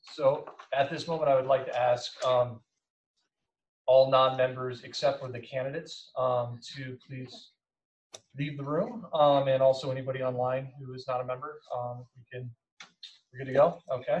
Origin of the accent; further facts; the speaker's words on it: Illinois, United States; moved away as an adult; I come from Illinois. We just moved to the state a few years ago, my wife and I.